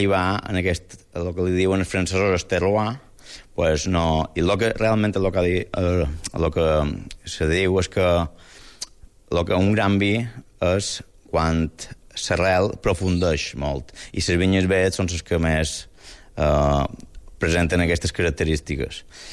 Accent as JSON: {"language": "Catalan", "region": "Balearic Islands", "country": "Spain", "tie": "born or raised there", "said": "nosaltres, com que som pagesos de Socarrel, el que tenim, sobretot el que tenien a Mallorca, era parcel·les petites"}